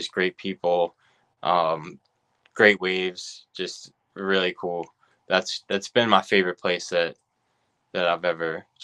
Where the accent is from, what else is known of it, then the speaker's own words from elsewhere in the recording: New Jersey, United States; So I surfed a lot growing up in New Jersey.